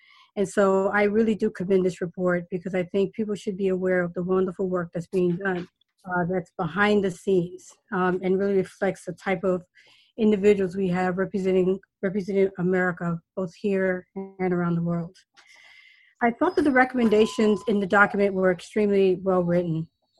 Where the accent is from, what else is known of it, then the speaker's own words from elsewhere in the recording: New York City, New York, United States; I grew up in Bronx, New York, and from the very earliest I can remember, I wanted to work in the federal government.